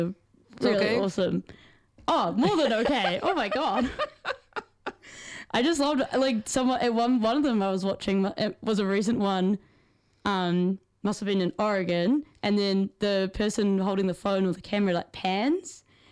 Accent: South Island, New Zealand; I'm actually from the South Island.

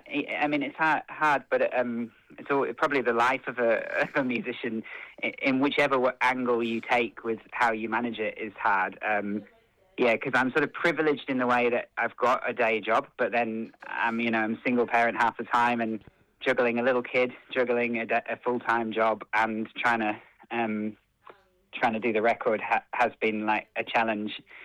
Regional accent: Yorkshire and the Humber, United Kingdom; I grew up in the North Yorkshire countryside

